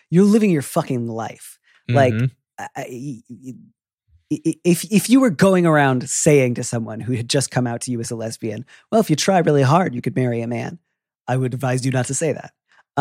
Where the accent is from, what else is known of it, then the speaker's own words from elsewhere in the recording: Midwest, United States; I'm from the Midwest. I don't yell. It's not in my blood.